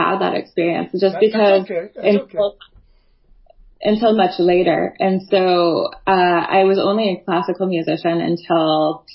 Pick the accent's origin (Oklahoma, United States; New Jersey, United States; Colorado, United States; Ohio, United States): Colorado, United States; I grew up outside of Boulder, Colorado. My parents used to buy tickets to the Longmont Symphony.